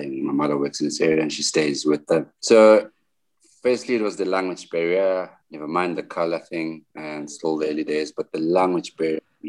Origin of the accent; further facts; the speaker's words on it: Johannesburg, Gauteng, South Africa; I was born in Johannesburg. I stayed there.